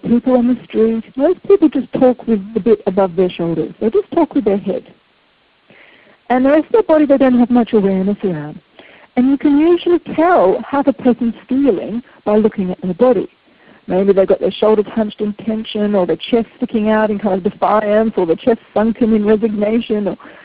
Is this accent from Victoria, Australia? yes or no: yes; Melbourne, Victoria, Australia; I've been running lots of workshops here in my hometown in Melbourne